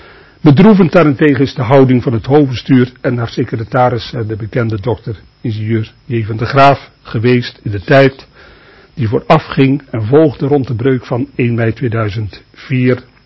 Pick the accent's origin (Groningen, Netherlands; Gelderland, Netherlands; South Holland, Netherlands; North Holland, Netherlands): South Holland, Netherlands; Katwijk aan Zee; Ik kom van Katwijk, oorspronkelijk Katwijk aan Zee.